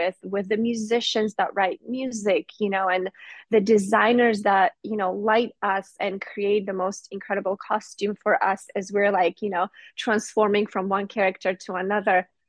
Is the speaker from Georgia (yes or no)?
yes; Georgia; English is a second language; now in Chicago, United States; So ultimately, growing up in Georgia, when I was growing up, we sort of had a civil war. The Soviet Union was breaking apart.